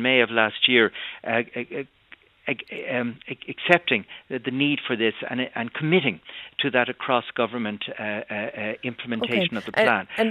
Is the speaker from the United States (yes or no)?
no; Ireland; I'm Irish. I was at home until a few days ago